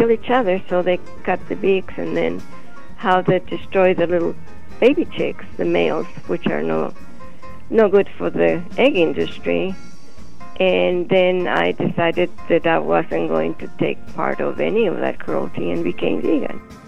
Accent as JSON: {"language": "English", "region": "Chihuahua", "country": "Mexico", "tie": "born or raised there", "second_language": "English", "moved": "as an adult", "lives_now": "United States", "said": "I was born in Chihuahua, Mexico, in 1933. And I came to the United States in 1953 when I got married for the first time. I was 20 years old. I was raised in Chihuahua, a family of German descent"}